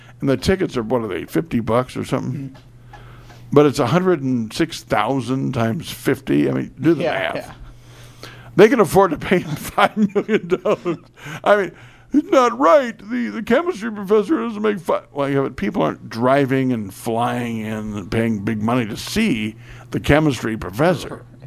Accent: Lafayette, Indiana, United States; But he's from my hometown of Lafayette. He spent $1.5 million or something on this new performing arts center at my high school.

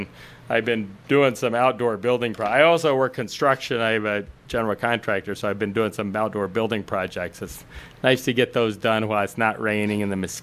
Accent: Oklahoma, United States; moved away as an adult; now in Wisconsin, United States; people, Wisconsin, I grew up in Oklahoma, so, I came up here as part of the liberal relocation program.

